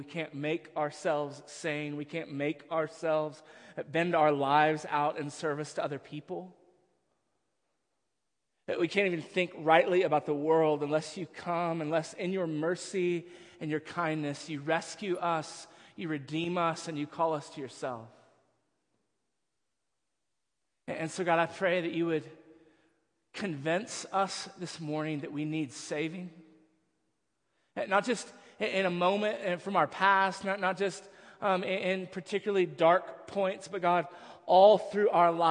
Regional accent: Texas, United States; Again, I grew up in Texas.

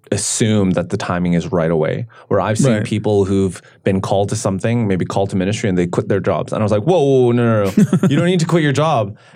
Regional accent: Vancouver, British Columbia, Canada; because I'm Korean, that it would be easy, but I grew up in Vancouver. I was born and raised in Vancouver, and even living in Korea was quite, not stressful

